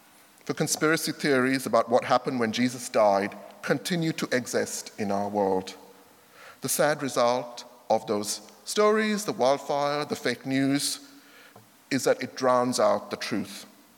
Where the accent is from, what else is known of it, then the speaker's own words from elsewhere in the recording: Sri Lanka; It was Sri Lankan New Year on Friday, and I grew up in Sri Lanka.